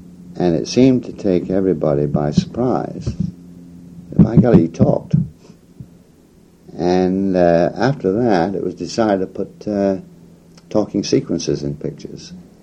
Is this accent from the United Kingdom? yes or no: yes; United Kingdom; accent: English; He would imitate what remained of my English accent once in a while.